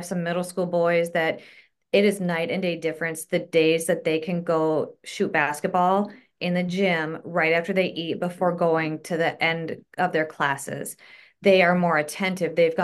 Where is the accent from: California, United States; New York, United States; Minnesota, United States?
Minnesota, United States; I did. Yes. I grew up in the Twin Cities